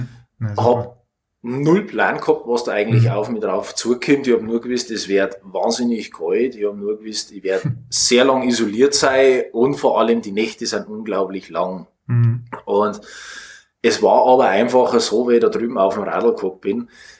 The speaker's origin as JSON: {"language": "German", "region": "Bavaria", "country": "Germany", "tie": "born or raised there", "said": "bin, wie man unschwer hören kann, gebürtiger Oberbayer. Bin mein ganzes Leben lang schon jetzt in Oberbayern ansässig."}